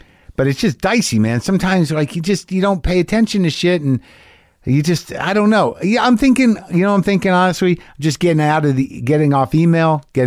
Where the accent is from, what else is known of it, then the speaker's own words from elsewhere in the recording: New Mexico, United States; I grew up in New Mexico. I was always very much, Latinos were very much part of my life, all my life growing up.